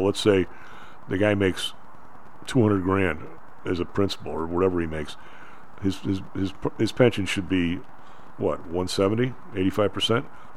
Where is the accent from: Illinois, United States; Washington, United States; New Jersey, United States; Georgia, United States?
Illinois, United States; Evergreen Park; also born or lived in Chicago; I grew up in Evergreen Park. You know, well, I was back in the yards, but then Evergreen Park.